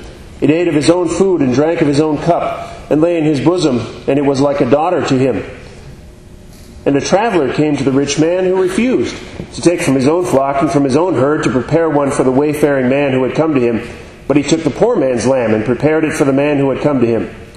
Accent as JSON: {"language": "English", "town": "Marquette", "region": "Michigan", "country": "United States", "said": "Now, as you have heard, I'm from Marquette, Michigan, the pastor there"}